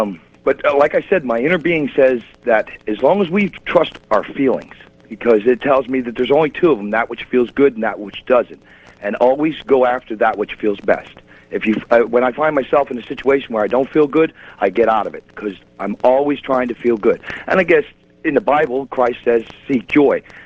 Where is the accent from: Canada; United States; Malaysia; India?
United States; moved away as an adult; now in Germany; I live in Germany now. I'm American. I don't live in America no more